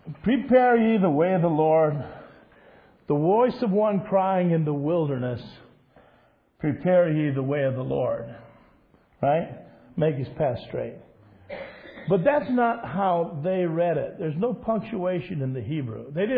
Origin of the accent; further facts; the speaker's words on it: United States; I'm Catholic. I'm American.